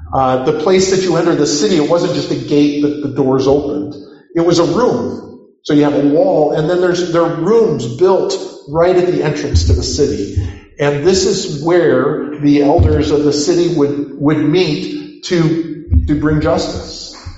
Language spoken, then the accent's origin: English; United States; one of the things I have to think about for me as an American is to say the history of slavery